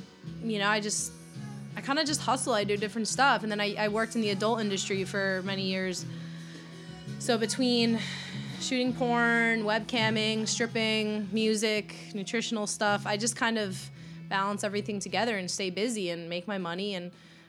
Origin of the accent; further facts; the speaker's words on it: Long Island, New York, United States; being that I'm from Long Island, it's kind of where my roots are, but I would never live there again.